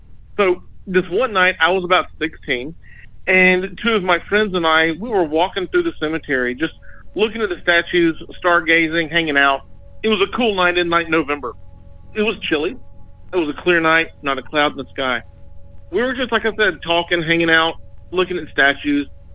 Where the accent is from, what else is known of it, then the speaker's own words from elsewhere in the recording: Tuscaloosa, Alabama, United States; now in Florida, United States; I'm calling from North Florida. This account takes place back in 1990 in my hometown of Tuscaloosa, Alabama.